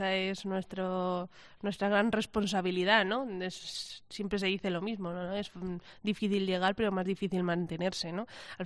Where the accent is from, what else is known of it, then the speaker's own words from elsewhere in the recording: Madrid, Community of Madrid, Spain; now in Albacete, Spain; yo soy de Madrid, empecé a jugar en equipos de Madrid